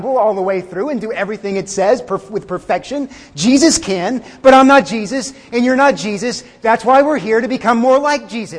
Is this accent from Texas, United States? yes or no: yes; Texas, United States; We're not from the same backgrounds. I'm from Texas. Most of you guys are Yankees.